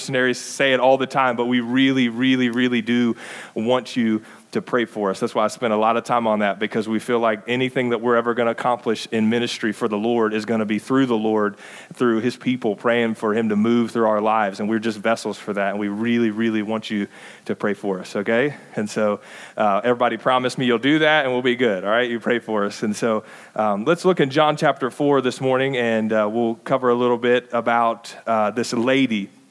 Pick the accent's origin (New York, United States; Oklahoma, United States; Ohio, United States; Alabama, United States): Ohio, United States; So like I said, we're from Ohio, and so if you have any questions or anything, get them to us now.